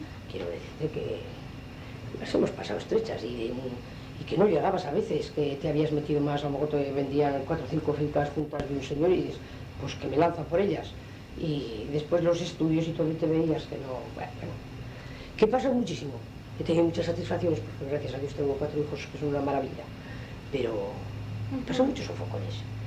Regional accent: La Rioja, Spain; Es que los que somos de La Rioja nos pertenece a Zaragoza.

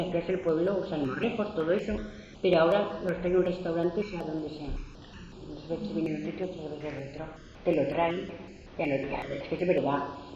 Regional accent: Madrid, Community of Madrid, Spain; yo soy de Madrid.

